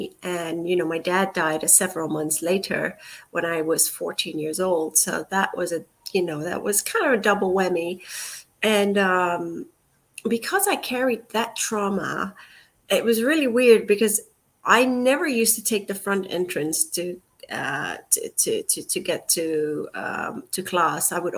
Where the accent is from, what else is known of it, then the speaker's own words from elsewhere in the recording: Singapore; also born or lived in Malaysia; when I was a child, I grew up in Singapore and Malaysia. We moved there for several years.